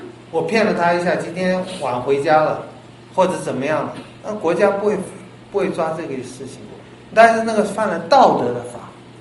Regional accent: China; 我们中国人说的不知者不罪，知法犯法罪加一等。

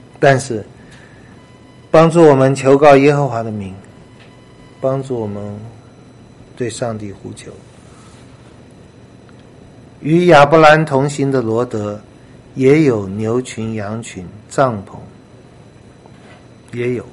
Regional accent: China; 这我们中国人这种话也多了啊，可以共富贵，可以共患难，不能共富贵。

